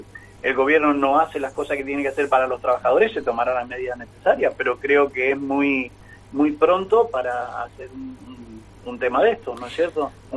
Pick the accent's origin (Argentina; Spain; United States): Argentina; somos todos argentinos y estamos viviendo lo que venimos viviendo hace tantos años